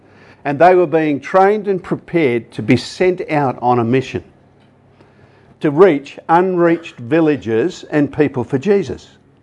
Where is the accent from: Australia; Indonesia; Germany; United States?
Australia; Perth, Western Australia; I come from Perth. All right? And at that particular point in my life, I'd come from a suburb called Nollamara. It was a working class suburb in the north.